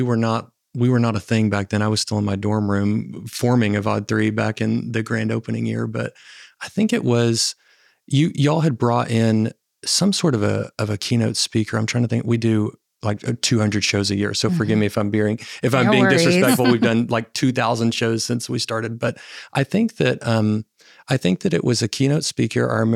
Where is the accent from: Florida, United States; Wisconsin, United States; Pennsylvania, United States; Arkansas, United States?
Arkansas, United States; realizing how little access that I had to art growing up in Arkansas before Alice did this, before y'all began this work.